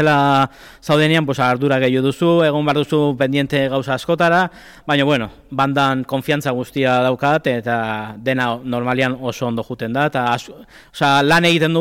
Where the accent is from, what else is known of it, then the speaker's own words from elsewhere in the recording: Irun, Basque Country, Spain; gu ez gira donostiarrak, irundarrak gara